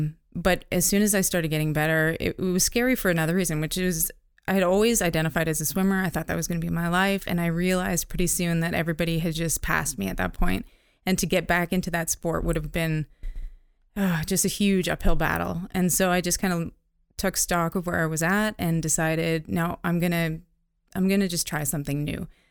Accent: North Bay, Ontario, Canada; I grew up in Northern Ontario, North Bay, Ontario.

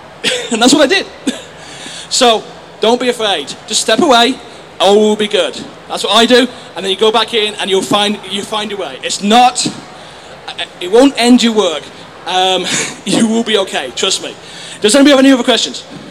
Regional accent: England, United Kingdom; I'm English, as you can tell. One of the words I use a lot is stonkers! Stonkers is slang in my country, especially around my hometown, for very, very good.

